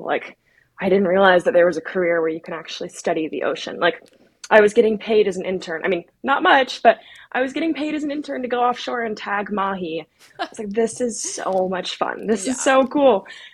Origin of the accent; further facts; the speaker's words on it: North Carolina, United States; So I grew up in North Carolina, and that is, that's a big reason why I've chose to study these fish for my PhD.